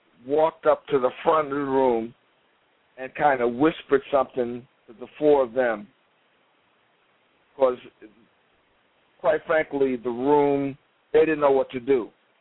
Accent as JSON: {"language": "English", "region": "New York", "country": "United States", "said": "from New York."}